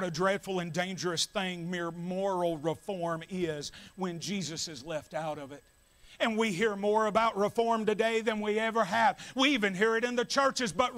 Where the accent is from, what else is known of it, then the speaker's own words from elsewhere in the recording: Bible Belt, United States; what I know growing up in the Bible Belt is we've got a lot of people that have tried to reform their lives